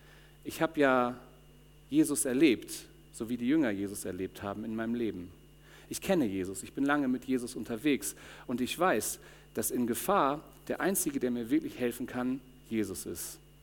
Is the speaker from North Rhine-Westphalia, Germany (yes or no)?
no; Schleswig-Holstein, Germany; Ich komme aus Schleswig-Holstein und da sind Stürme normal.